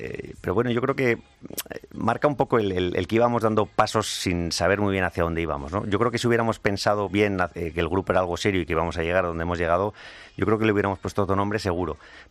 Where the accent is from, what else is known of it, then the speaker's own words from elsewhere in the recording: San Sebastián, Basque Country, Spain; Soy donostiarra, soy un pichón guipuzcoano de estos que van pidiendo perdón